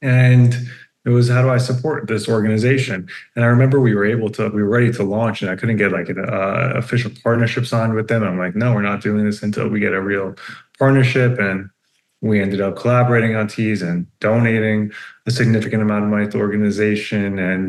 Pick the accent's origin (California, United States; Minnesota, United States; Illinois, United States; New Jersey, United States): New Jersey, United States; So I grew up in New Jersey, in a small suburban town, quite isolated, a religious Jewish community.